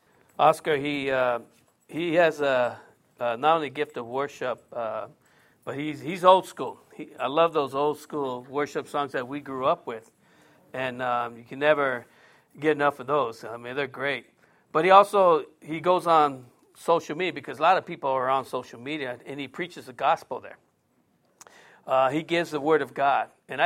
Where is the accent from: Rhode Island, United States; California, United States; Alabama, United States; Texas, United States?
California, United States; San Diego; I actually drove by my old house where I grew up in Golden Hills, which is South Park.